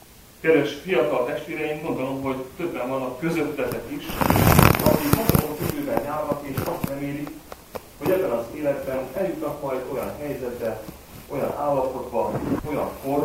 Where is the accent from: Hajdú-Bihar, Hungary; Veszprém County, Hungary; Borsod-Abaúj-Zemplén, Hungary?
Hajdú-Bihar, Hungary; Téglás; a Sukorói Egyházközségnek a lelki pásztora, de nem Sukorón nőttem fel, hanem annak idején Debrecen és Nyíregyháza között a Téglás nevű, akkor nagyközség, most már városban.